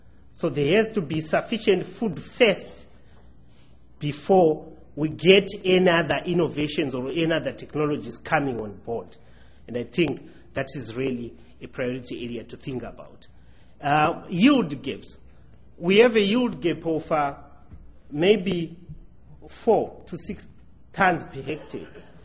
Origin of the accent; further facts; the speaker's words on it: Zimbabwe; I come from Zimbabwe.